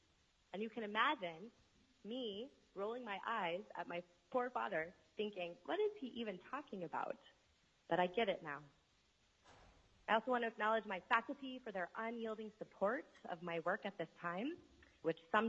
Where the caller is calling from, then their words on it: Fairbanks, Alaska, United States; I am calling from the Tras Yedda territory of the Lower Tanana people, the land known as Fairbanks.